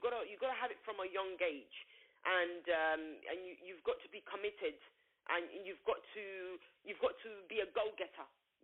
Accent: Nigeria; I'm an entrepreneur, I'm a Nigerian monarch

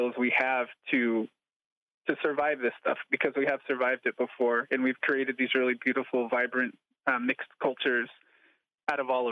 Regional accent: Sacramento, California, United States; I was raised in South Sacramento, California, and going to Southside Park, you know, on weekends

